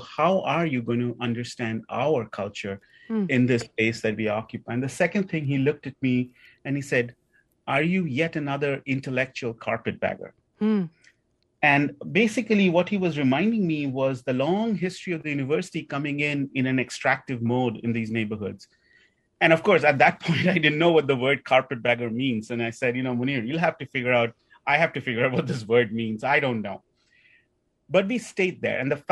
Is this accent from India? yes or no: yes; India; But also I'm from India. I've traveled across the multiple cities.